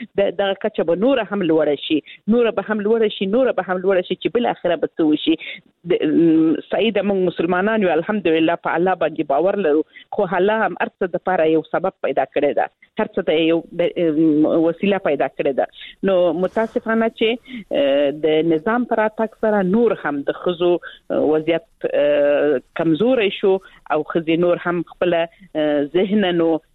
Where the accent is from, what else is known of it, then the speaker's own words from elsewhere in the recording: Helmand, Afghanistan; زه خپل د هلمند ولایت څخه یم